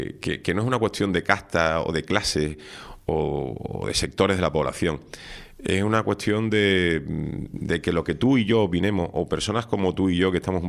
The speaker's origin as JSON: {"language": "Spanish", "region": "Andalusia", "country": "Spain", "moved": "yes", "lives_now": "Canary Islands, Spain", "said": "el año 89, cuando yo vine aquí, digo, no, yo Godo Hediondo no soy, soy andaluz."}